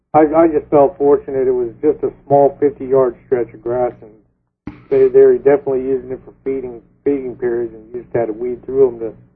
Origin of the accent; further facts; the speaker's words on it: West Coast, United States; now in Texas, United States; Well, being from the West Coast, sometimes they go to these lakes that fish deep, they're cold water lakes, and being from the West Coast, of course, that's an advantage